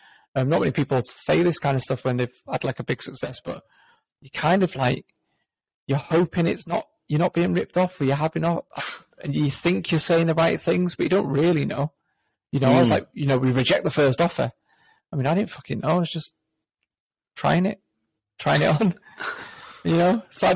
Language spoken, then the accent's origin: English; Warrington, North West England, United Kingdom; we're 4 idiots from Warrington, no experience in this industry, no investors.